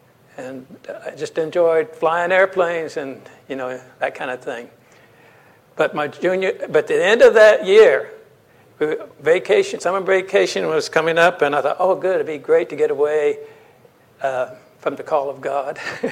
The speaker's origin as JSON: {"language": "English", "region": "Texas", "country": "United States", "tie": "born there", "said": "I was born in Texas. You can tell by my accent. And my wife was born in Oregon."}